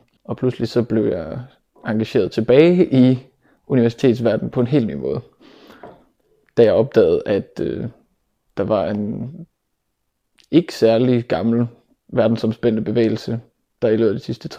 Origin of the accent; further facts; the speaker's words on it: Aarhus, Central Denmark Region, Denmark; Jeg er født og opvokset her i Aarhus.